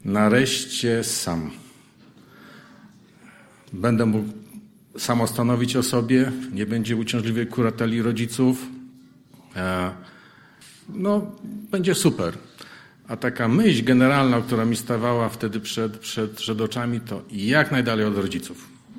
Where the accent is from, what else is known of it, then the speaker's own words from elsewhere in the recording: Przemyśl, Subcarpathian Voivodeship, Poland; born there; also born or lived in Kraków; urodziłem się w Przemyślu, gdzie jest prężny zbór zielonoświątkowy